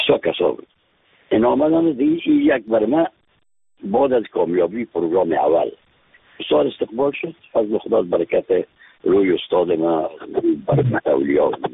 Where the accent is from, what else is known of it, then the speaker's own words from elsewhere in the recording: Afghanistan; از افغانستان هستم